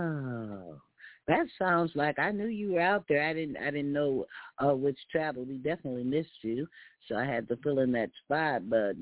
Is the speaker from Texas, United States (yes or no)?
yes; Texas, United States; growing up in Texas, and my grandmother was so upset with me